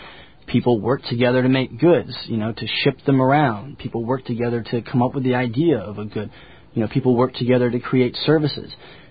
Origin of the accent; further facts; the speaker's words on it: Utah, United States; Actually, I grew up in Utah. I was born in Utah